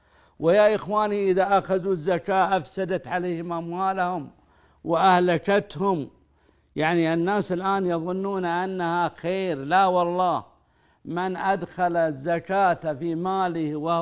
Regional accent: Saudi Arabia; هذه يا أخي تختلف بعض البلدان، بأن عندنا في السعودية مثلا الحمد لله ما هي محتاجة للزكاة

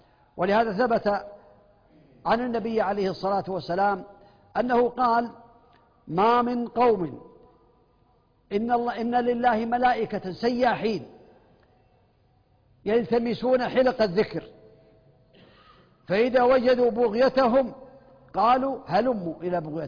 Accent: Saudi Arabia; بلغني بأن هناك عندنا في المملكة العربية السعودية جمل في بعض المزارع لبعض الناس

